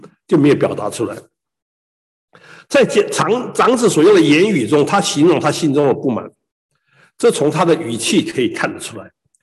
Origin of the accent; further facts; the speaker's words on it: Taiwan; 我们台湾人最常拜的这个林默娘